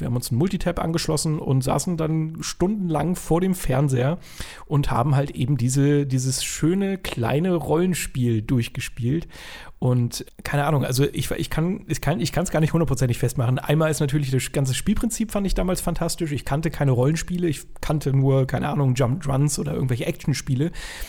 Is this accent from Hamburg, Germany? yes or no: yes; Hamburg, Germany; also born or lived in Lower Saxony; ich bin in Niedersachsen geboren und meine Eltern haben sich dann irgendwann getrennt und wir sind ein bisschen in der Weltgeschichte rumgereist und irgendwann dann in Hamburg angekommen. Ich mit meiner Mutter und meiner Schwester.